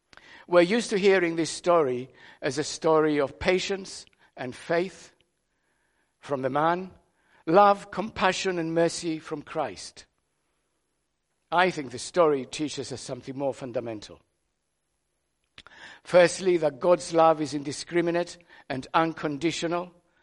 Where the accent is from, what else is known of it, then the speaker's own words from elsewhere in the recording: Cyprus; English is a second language; As I was growing up in Cyprus in the mid-50s, we, the Greek Cypriots